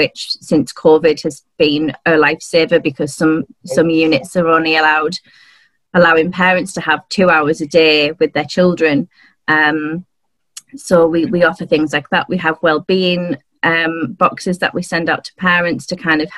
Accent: Yarm, North East England, United Kingdom; I am 32 from Yarm, and I run Leo's, which is a charity that supports families of sick and preterm babies across the Northeast.

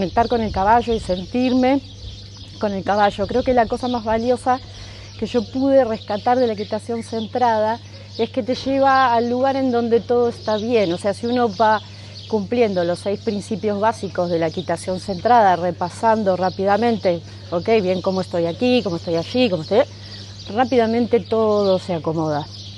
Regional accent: Buenos Aires, Argentina; Vengo de Buenos Aires, Argentina.

